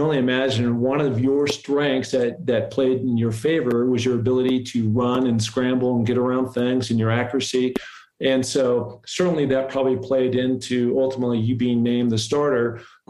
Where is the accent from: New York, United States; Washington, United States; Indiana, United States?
Washington, United States; Seattle; I'm from Seattle, and we were so excited because this was our first NFL franchise that was launching in the city